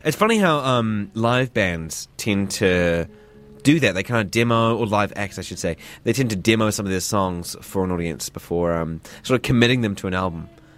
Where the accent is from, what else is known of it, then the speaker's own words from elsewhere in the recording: Invercargill, Southland, New Zealand; I'm originally from Invercargill, it's pretty Pākehā down there. Very Pākehā indeed.